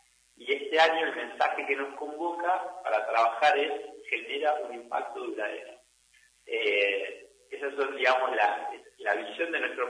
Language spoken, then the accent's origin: Spanish; Caleta Olivia, Santa Cruz, Argentina; de donde yo vengo, ¿no? Como bien dijo Juan, Caleta Olivia, la provincia de Santa Cruz, la Patagonia, la estepa, la meseta